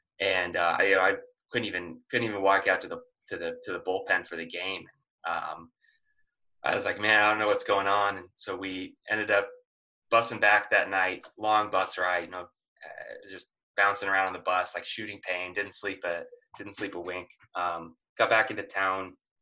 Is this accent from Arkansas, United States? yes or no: no; Seattle, Washington, United States; And so I grew up in Seattle, huge Mariners fan.